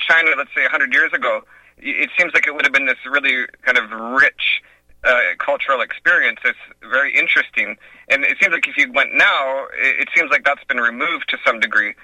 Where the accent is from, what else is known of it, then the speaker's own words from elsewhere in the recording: Vancouver, British Columbia, Canada; I'm coming from Vancouver, Canada, where it's like a 50% Chinese population